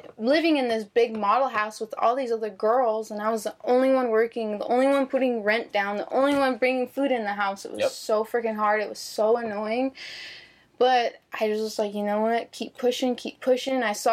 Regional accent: Phoenix, Arizona, United States; I like the suburban life, and that's what I was used to, especially growing up in Phoenix.

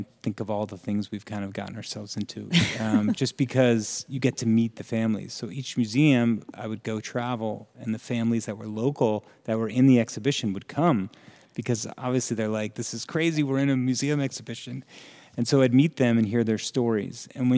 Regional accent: New Jersey, United States; I'm from New Jersey. So I grew up in a very, you know, suburban kind of...

